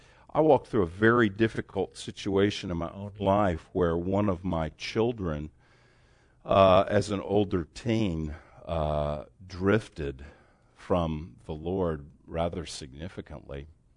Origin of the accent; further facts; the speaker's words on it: Dallas, Texas, United States; I'm from Dallas. I should have introduced myself at the beginning. I'm sorry.